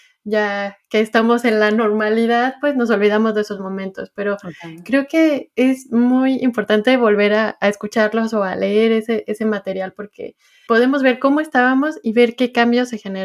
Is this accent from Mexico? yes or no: yes; Mexico; me pareció muy interesante como mexicana sobre todo y sobre todo en mi región.